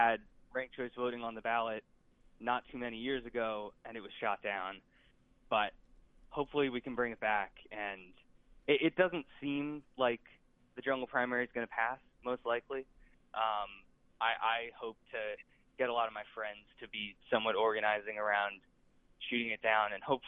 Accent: New York City, New York, United States; I grew up in New York City, so I've seen the ranked choice voting in the New York City primaries

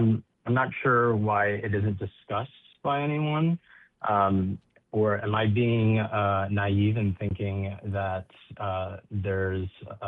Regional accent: Michigan, United States; now in New York, United States; I am calling from New York.

